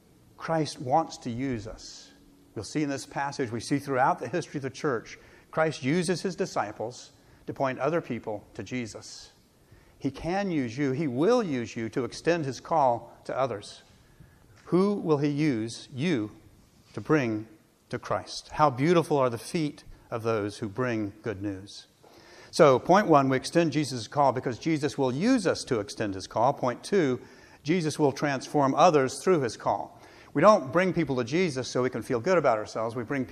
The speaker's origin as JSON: {"language": "English", "town": "Jacksonville", "region": "Florida", "country": "United States", "tie": "born or raised there", "said": "I was a teenager, a junior in high school at the Episcopal High School. I grew up in Jacksonville."}